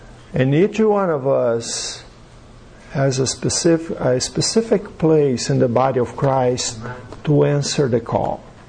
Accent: Brazil; I'm from Brazil, different culture, so...

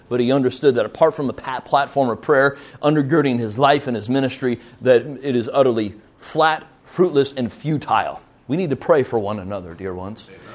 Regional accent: Cedar Lake, United States; was when it was still in my hometown of Cedar Lake nearby.

